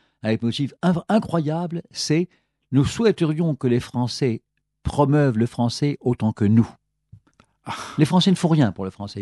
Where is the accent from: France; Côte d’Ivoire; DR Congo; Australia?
France; je ne dis pas ça parce qu'on est français